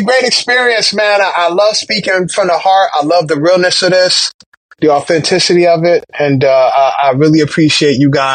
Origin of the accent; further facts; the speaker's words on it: Newark, New Jersey, United States; I was raised in Newark, New Jersey, you know, K-12, public education in Newark, New Jersey. It shaped me and molded me, you know.